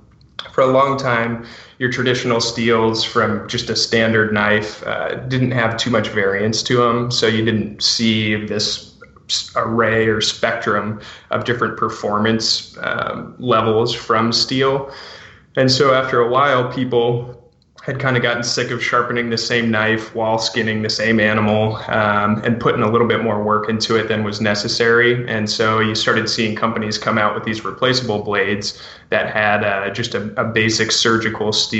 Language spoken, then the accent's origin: English; East Coast, United States; now in Oregon, United States; So I grew up on the East Coast. Been hunting whitetail and turkey my whole life.